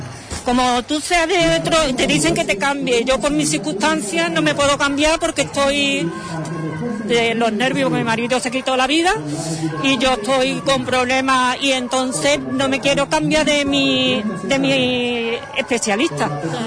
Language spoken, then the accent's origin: Spanish; Seville, Andalusia, Spain; now in Huelva, Spain; yo soy de Sevilla y llevo por necesidad, llevo aquí 3 años en Huelva